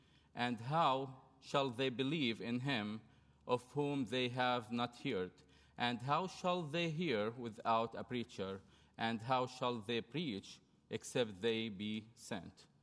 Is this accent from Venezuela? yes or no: no; Jordan; now in Cincinnati, United States; I'm from Jordan